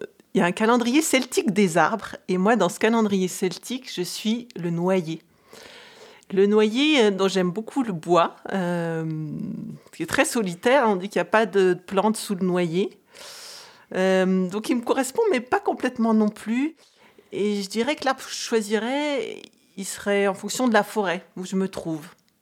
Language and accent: French; Grand Est, France; Moi, j'ai grandi en Champagne, donc pas du tout dans les montagnes, enfin la montagne de Reims, mais c'est une petite montagne.